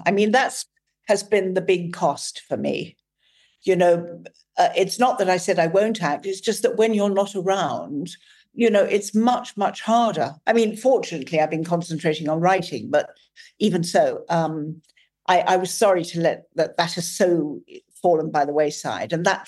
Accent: England, United Kingdom; because I grew up in England, I'm actually more Irish than English.

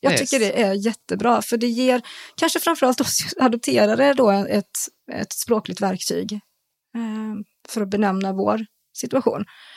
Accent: Sweden; jag är från Sverige.

